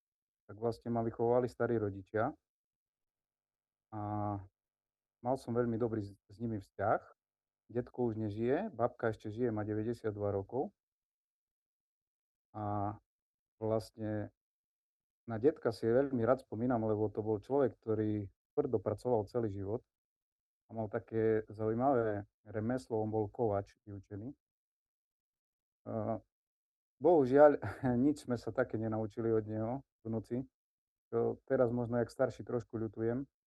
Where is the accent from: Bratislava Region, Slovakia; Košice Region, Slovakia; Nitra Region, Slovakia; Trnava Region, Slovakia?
Košice Region, Slovakia; Závadka; narodil som sa v Michalovciach, prežil som tu aj väčšinu života, ale detstvo som strávil v takej obci pri Zemplínskej Širave v Závadke, to je asi 10 km od Michaloviec.